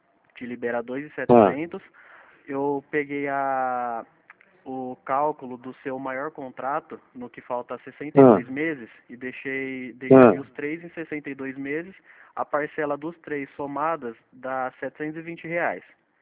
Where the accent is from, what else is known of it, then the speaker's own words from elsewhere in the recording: Marília, São Paulo, Brazil; Eu sou daqui da cidade de Marília, do estado de São Paulo.